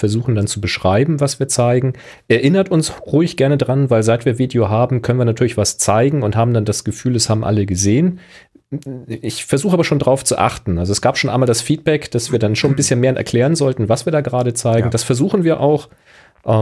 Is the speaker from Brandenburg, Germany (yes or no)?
no; Hamburg, Germany; born there; aber ich als gebürtiger Hamburger und Podcaster darf für euch auch moin mitsagen.